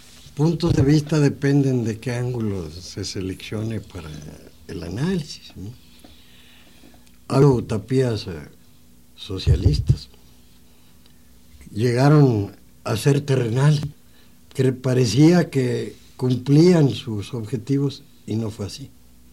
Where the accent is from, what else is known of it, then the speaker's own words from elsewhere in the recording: Mexico; mucho nos han aportado para crear nuestra fisonomía de mexicanos, ¿no?